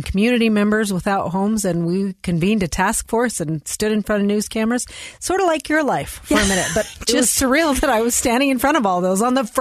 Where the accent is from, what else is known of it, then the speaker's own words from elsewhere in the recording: Cedar City, Utah, United States; Born and raised in Cedar City. This is home. It is home.